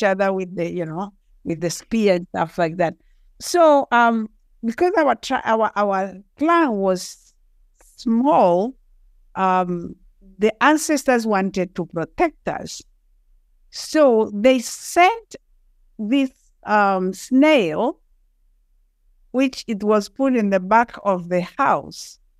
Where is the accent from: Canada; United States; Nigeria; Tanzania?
Tanzania; Kilimanjaro; English is a second language; I was born and raised in Tanzania on the slopes of the mountain Kilimanjaro. Beautiful place.